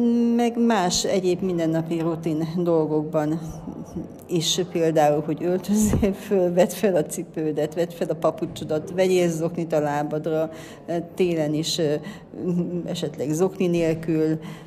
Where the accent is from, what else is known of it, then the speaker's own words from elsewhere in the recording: Bükkábrány, Borsod-Abaúj-Zemplén, Hungary; Bükkábrányból jöttem